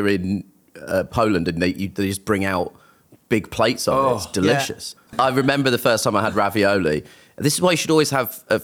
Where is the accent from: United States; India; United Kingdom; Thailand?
India; Kerala; so we're from Kerala in India, and there's fish in Kerala.